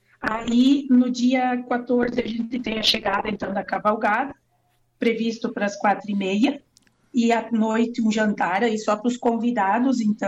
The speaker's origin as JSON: {"language": "Portuguese", "region": "Rio Grande do Sul", "country": "Brazil", "said": "para a gente, como gaúcho, esse cultivo de tradição, né?"}